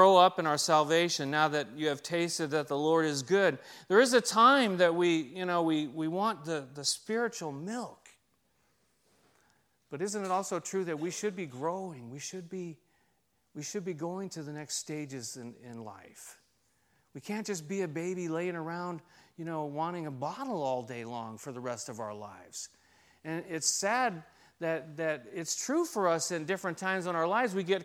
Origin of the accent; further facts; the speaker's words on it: San Diego, California, United States; But, you know, I grew up in San Diego in Claremont, and you know, the police were always out in front of our house.